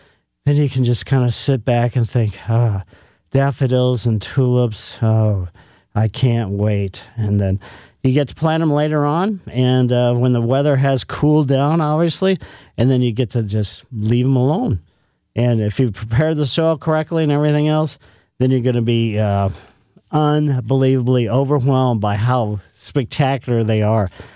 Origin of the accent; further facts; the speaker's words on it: Ellisville, United States; growing up in Maple Lane in Ellisville, when the cicadas would come